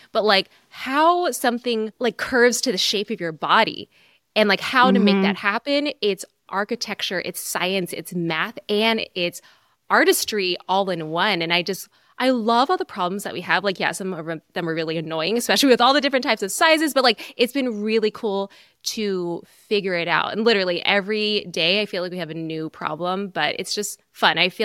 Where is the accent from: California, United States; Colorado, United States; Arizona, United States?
California, United States; Well, in the summers, I went back home. I'm from the Bay Area.